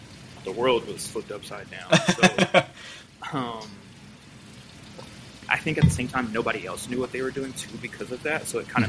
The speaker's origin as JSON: {"language": "English", "region": "Maryland", "country": "United States", "tie": "born or raised there", "lives_now": "Texas", "said": "Like I mentioned, I was growing up in Maryland for a little bit, so Foamposites were a huge thing as well."}